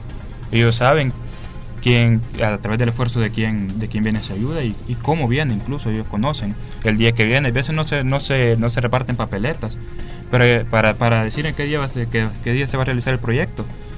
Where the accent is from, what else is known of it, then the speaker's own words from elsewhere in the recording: Chanmico, El Salvador; Yo soy originario de Chanmico y eso me facilita bastante conversar con las personas.